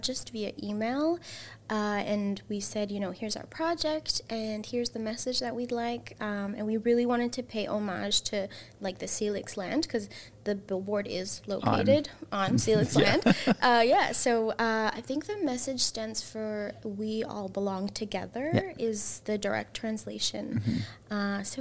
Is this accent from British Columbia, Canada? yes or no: yes; Vernon, British Columbia, Canada; I was born and raised in Vernon, British Columbia, and I'm Anishinaabe, and I'm from Treaty 3, Shoal Lake 40.